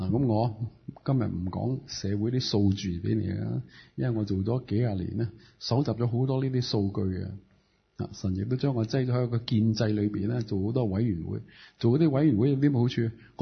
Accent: Ningbo, Zhejiang, China; 我说爹爹，我宁波人

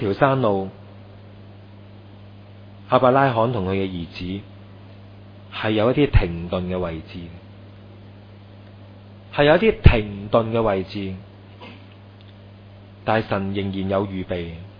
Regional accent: China; 我哋中國人話一言輕邦一言喪邦係真嘅。

